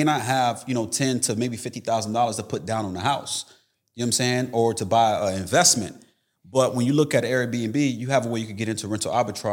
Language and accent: English; Tampa, Florida, United States; I've been an entrepreneur well over 10 years. I'm actually here from Florida, Tampa, Florida.